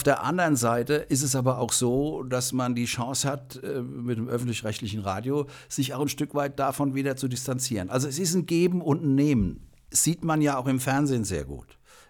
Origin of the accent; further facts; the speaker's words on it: Frankfurt, Hesse, Germany; ich bin Frankfurter Bub